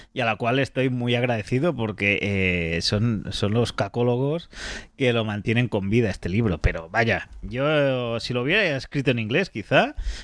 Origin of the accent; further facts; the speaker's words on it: Catalonia, Spain; yo soy catalán, entonces los catalanes tenemos una gran tradición escatológica